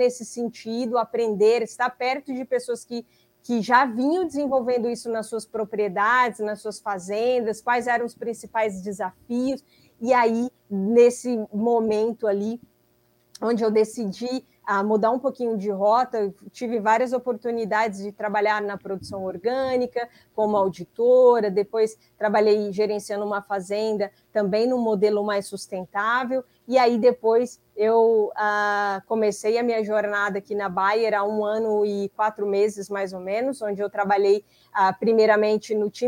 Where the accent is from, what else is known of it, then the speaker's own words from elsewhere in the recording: Imperatriz, Maranhão, Brazil; born there; Eu nasci no Maranhão, Imperatriz